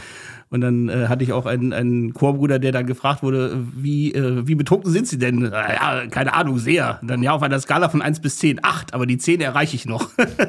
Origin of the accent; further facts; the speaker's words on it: Berlin, Germany; da kann ich als Berliner Kursstudent dir ein Lied von singen